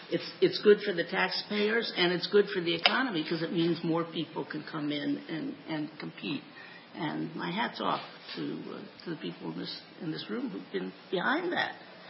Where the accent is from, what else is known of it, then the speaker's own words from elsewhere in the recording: California, United States; I came from California to college 54 years ago.